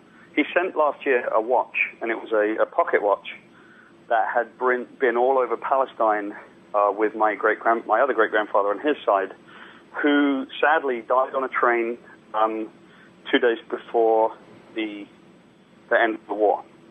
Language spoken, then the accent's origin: English; United Kingdom; I'm obviously from Great Britain